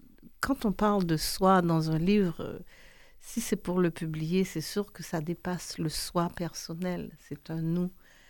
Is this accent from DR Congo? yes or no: no; Montreal, Quebec, Canada; also born or lived in Haiti; moi je suis née en Haïti, j'ai grandi au Québec, c'est là où j'ai appris à jouer aux élastiques. On jouait pas aux élastiques quand j'étais enfant en Haïti, on sait même pas c'est quoi jouer aux élastiques. Et donc j'ai eu une enfance réelle à Montréal.